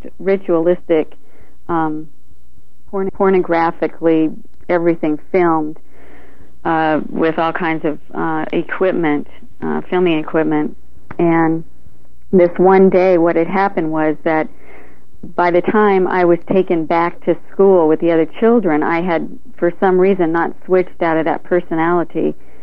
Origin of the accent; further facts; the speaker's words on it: Woodland Hills, California, United States; I grew up in California in Woodland Hills. It was in Southern California, which is about 20 minutes inland from Malibu.